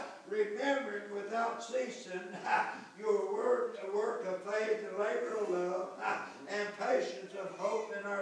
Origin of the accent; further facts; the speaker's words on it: Kentucky, United States; I said, from down in Kentucky.